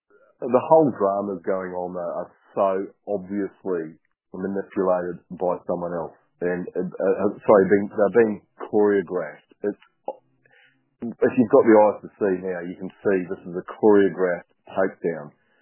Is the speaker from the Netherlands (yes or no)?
no; New Zealand; And I went through that in growing up in New Zealand